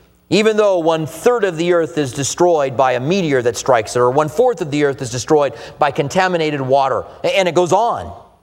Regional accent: United States

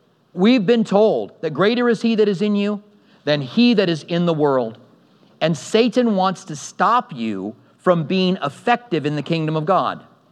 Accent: Albuquerque, New Mexico, United States; now in Tucson, United States; I mean, I grew up 400 miles from here. I grew up in Albuquerque. I'd never been here.

